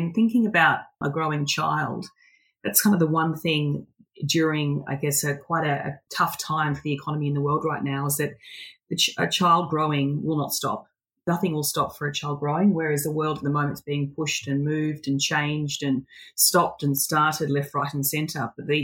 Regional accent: Lindfield, New South Wales, Australia; now in Willoughby, Australia; Linfield on the North Shore.

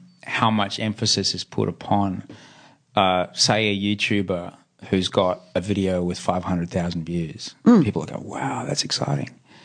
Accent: Australia; what's also very important for, I think, us as a culture, as an Australian culture, having those communal experiences

